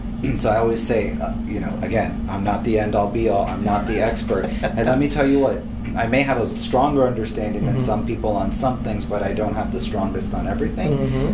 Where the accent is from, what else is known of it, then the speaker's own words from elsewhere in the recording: Miami, Florida, United States; I was like, we come from Miami. We come from South Florida.